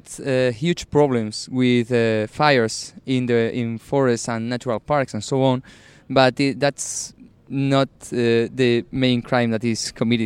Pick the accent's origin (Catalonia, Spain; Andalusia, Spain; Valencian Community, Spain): Andalusia, Spain; Almería; I come from Almeria, where this incident happened. So probably I have been riding sitting in that bus before.